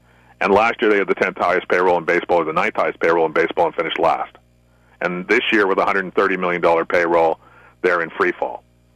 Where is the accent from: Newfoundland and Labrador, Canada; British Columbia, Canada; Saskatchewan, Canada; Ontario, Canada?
Ontario, Canada; Hamilton; But yeah, I you know, I'm from Hamilton.